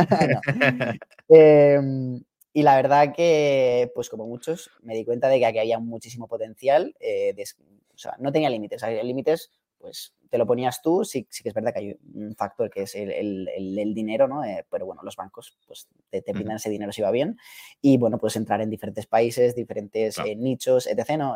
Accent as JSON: {"language": "Spanish", "town": "Alicante", "region": "Valencian Community", "country": "Spain", "said": "soy pues, original de España, pues, Alicante"}